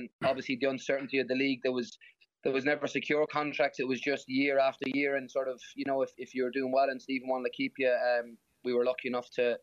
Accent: Connacht, Ireland; growing up around Mayo, like everyone knows, it's mainly a GAA area

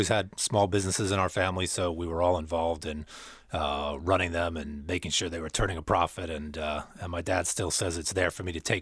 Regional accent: New York, United States; also born or lived in Ireland; I've got Irish roots. The parents are originally from Ireland, but we're all born and bred in New York. And that's home for me.

